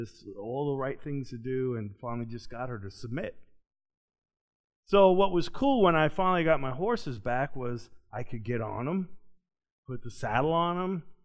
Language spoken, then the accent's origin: English; New York, United States; I didn't know a whole lot about horses before I came to Kentucky, except I grew up near Belmont Racetrack in New York.